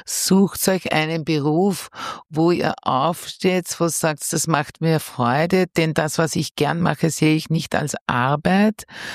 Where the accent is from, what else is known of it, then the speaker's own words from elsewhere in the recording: Lower Austria, Austria; erfolgreich Fuß gefasst in Niederösterreich, wo ich herkomme